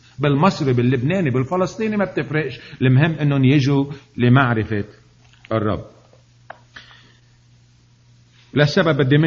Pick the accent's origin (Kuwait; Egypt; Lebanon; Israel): Lebanon; بس أنا لبناني لبناني، لكن بحكي مصري، ومرات بحكي فلسطيني، وبحكي أردني، وبحكي كل شيء